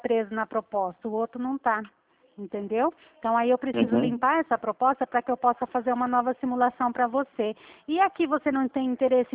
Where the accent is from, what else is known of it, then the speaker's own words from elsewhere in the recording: Presidente Prudente, São Paulo, Brazil; eu sou de Presidente Prudente, por isso o DDD 18.